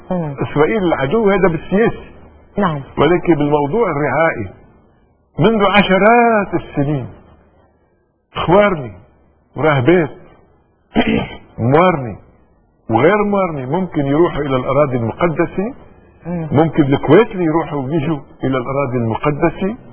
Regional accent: Lebanon; نحن لبنانيين أولا وأخيرا.

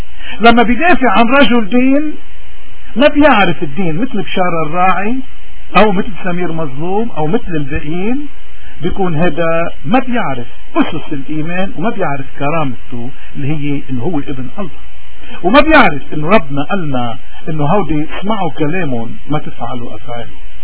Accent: Lebanon

